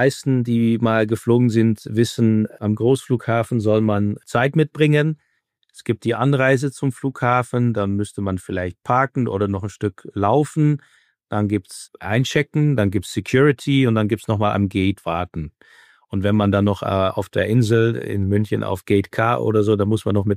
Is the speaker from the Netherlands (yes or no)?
yes; Netherlands; German is a second language; Ich komme aus den Niederlanden.